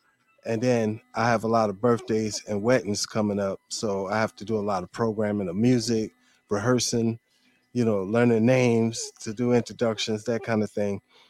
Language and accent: English; New York, United States; also born or lived in Freeport; now in Greensboro, United States; Well, I'm in Greensboro, North Carolina now. I'm originally from Far Rockaway, Queens, New York.